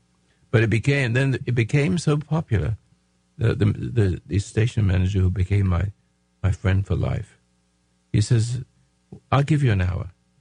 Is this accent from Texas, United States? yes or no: yes; Houston, Texas, United States; now in California, United States; I came from Houston, and with my four kids, and then the fifth kid was born in California.